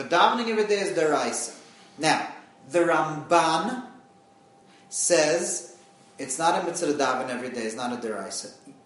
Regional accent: New York, United States; You know what they used to say when I was growing up in the Five Towns

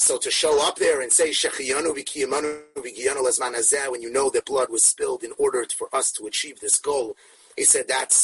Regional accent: California, United States; I grew up in California, so we learned the word retrofit in nursery.

